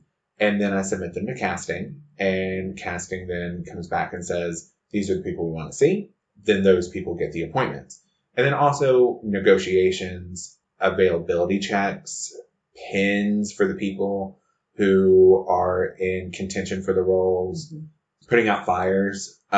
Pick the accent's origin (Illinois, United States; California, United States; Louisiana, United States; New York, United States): New York, United States; I call it pushing because I come from New York.